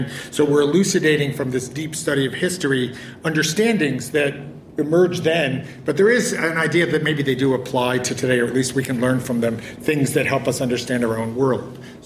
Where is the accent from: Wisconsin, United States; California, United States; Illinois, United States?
Illinois, United States; Chicago; I grew up in Chicago.